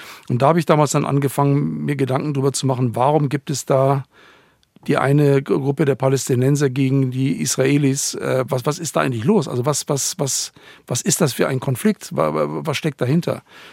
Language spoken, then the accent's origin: German; Bavaria, Germany; ich bin ja im Landkreis Ebersberg aufgewachsen, es gab schon eine Gemeindebücherei